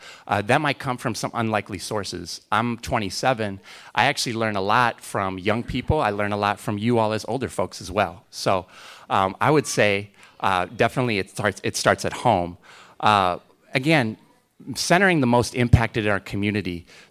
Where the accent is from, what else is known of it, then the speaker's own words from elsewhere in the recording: Minnesota, United States; now in Madison, United States; I'm a transplant from Minnesota. I actually came here to UW-Madison. I graduated here in 2013.